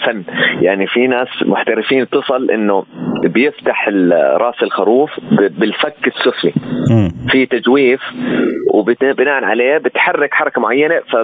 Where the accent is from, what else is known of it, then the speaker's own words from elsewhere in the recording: Jordan; يعني أنت عارف كيف عندنا في الأردن